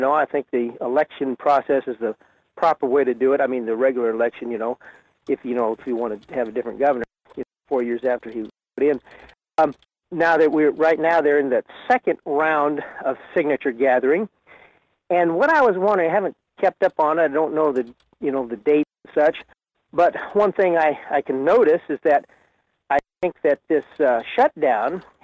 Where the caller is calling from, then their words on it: Fairbanks, Alaska, United States; in Fairbanks.